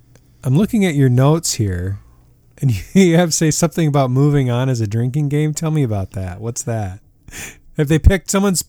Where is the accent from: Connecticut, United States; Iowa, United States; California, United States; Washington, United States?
Iowa, United States; We did a lot of samples because, you know, we're from Iowa.